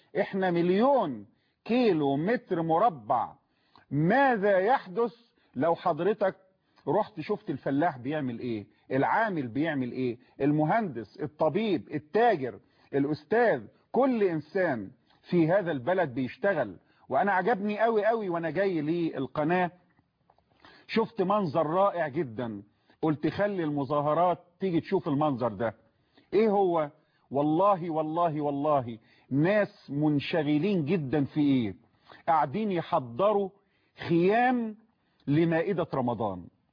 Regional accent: Egypt

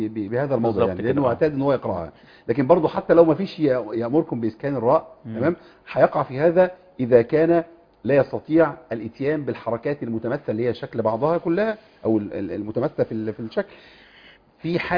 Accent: Egypt; وانا اصلا من الريف

